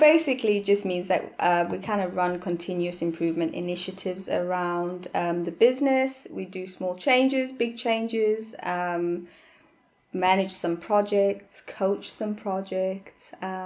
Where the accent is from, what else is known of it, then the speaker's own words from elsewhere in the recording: Bulawayo, Zimbabwe; now in United Kingdom; So I am from Bulawayo, Zimbabwe, Southern Africa. I've been in the UK now for 8 years. This July was 8 years, actually.